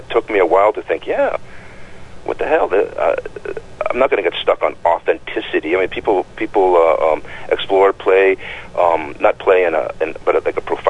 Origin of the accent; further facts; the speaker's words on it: Oshawa, Ontario, Canada; I come from South Oshawa. I was raised in a binary, a very homophobic binary back in the day.